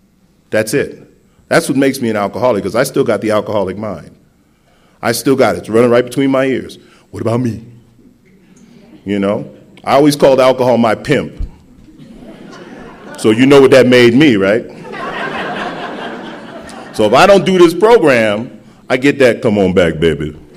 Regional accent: New York City, New York, United States; I mean, I grew up in the South Bronx. It really doesn't matter that I grew up in the South Bronx.

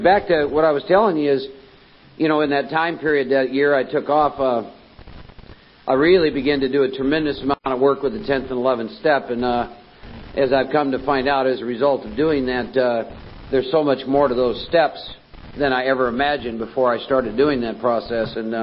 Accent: Iowa, United States; I was born and raised in Iowa, Norwegian farming community. I'm one of 4 boys

